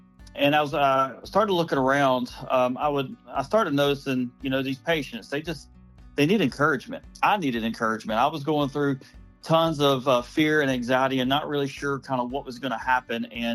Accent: Dothan, Alabama, United States; You know, I was born and raised here in Dothan, and I left for a little while, went to the Marine Corps, and I come back in 2010

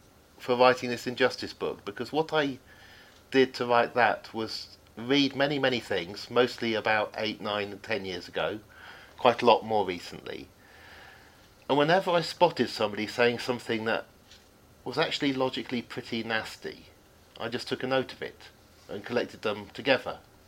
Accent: Oxford, South East England, United Kingdom; because I grew up in Oxford, I thought I'd pick on Oxford University

